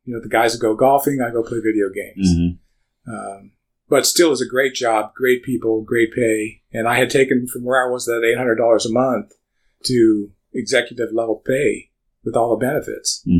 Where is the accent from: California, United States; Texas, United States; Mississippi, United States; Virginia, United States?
California, United States; San Diego; I looked back when I was a kid growing up in San Diego, California.